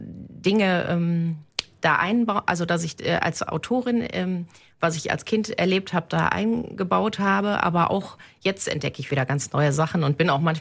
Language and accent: German; Wuppertal, North Rhine-Westphalia, Germany; ich bin hier aufgewachsen, das stimmt, in der Luisenstraße in Elberfeld und wohne auch jetzt auf dem Ölberg in der Nordstadt.